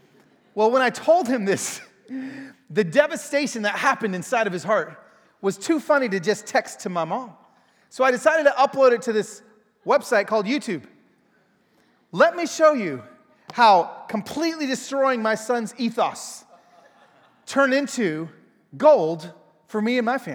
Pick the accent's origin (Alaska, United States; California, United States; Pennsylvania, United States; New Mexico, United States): California, United States; Pico Rivera; born there; And so whenever I come back home, I was born in Pico Rivera, and I'm in Southern California